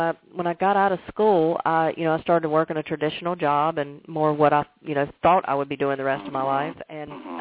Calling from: Charlotte, North Carolina, United States; Charlotte, North Carolina.

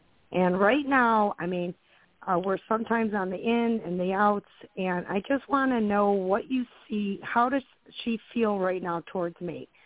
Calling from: Buffalo, New York, United States; Hi. I'm calling from Buffalo, New York

